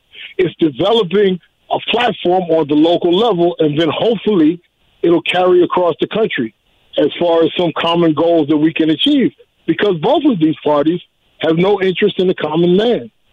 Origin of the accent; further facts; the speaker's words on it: United States; As an American, I can say that. We're very apathetic.